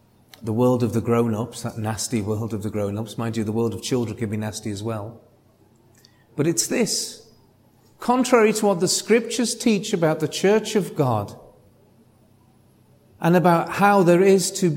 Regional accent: Liverpool, North West England, United Kingdom; accent: Scouse; also born or lived in Calgary, Canada; Mine is from the northwest English port called Liverpool. It's a dialect called Scouse.

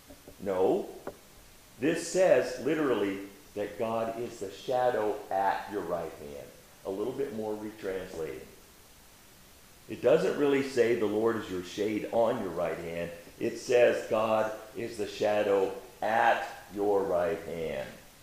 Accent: Phoenix, Arizona, United States; I'm originally from Phoenix, Arizona. I know about shade protecting from heat.

